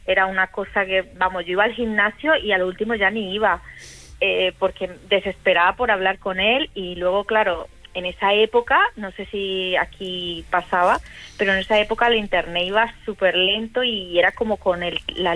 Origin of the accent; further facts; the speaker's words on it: Colombia; now in Spain; Yo soy colombiana, mi esposo es español.